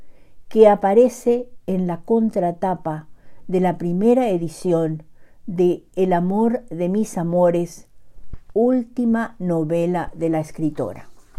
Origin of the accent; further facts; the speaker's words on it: Paraguay; now in Bedford, United States; llego hasta ustedes desde Bedford, Massachusetts, con un nuevo relato de la cosecha narrativa de mi país natal, Xeretamí, Paraguay.